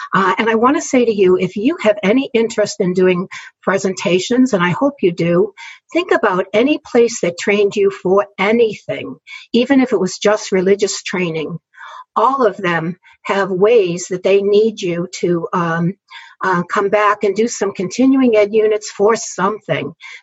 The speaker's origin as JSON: {"language": "English", "region": "New England", "country": "United States", "said": "So I'm originally from New England, although I'm stuck down here in South Jersey outside of Philadelphia."}